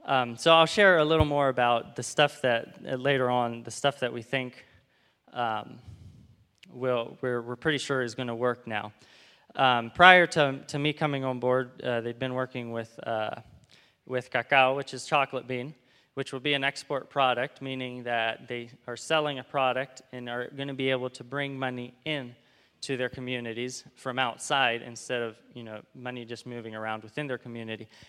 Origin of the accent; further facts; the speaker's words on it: Panama; I grew up in Panama. My parents were self-supporting missionaries